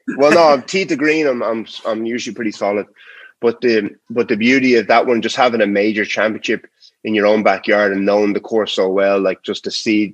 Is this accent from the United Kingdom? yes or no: no; Ireland; now in Boston, United States; And obviously, like being Irish